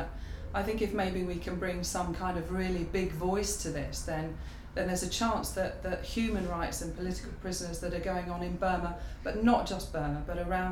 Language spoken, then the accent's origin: English; Greens Norton, East Midlands, United Kingdom; My birthday is 4462, which makes me a very nice age. And I come from Toaster, which is a village near Toaster called Greens Norton.